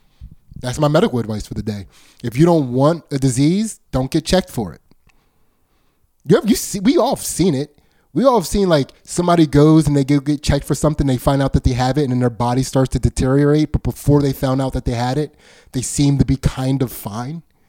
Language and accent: English; Pennsylvania, United States; accent: Pennsylvania; My Pennsylvania accent keeps coming out too strong when I try to say opioids.